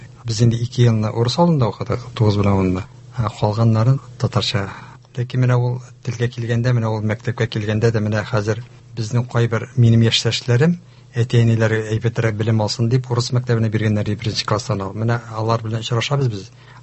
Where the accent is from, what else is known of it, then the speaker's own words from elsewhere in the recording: Tashlyyar, Tatarstan, Russia; Мин инде Мөслим районы Ташлыяр авылыннан, безнең Ташлыяр авылы Хыстүрлек Кутусабый менә безнең авылдан, әнием Сарман ягыннан, әтием Мөслим районыннан.